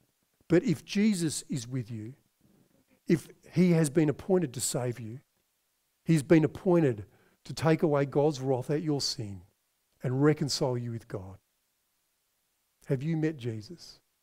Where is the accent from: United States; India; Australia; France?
Australia; Devonport, Tasmania; I grew up in Devonport in Tassie, so this is my parents' hometown